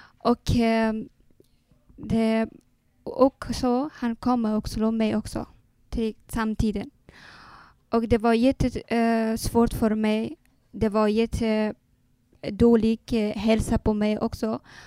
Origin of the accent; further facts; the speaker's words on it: Afghanistan; now in Sweden; Och jag kommer från Afghanistan. Och... Jag bor I Sverige här.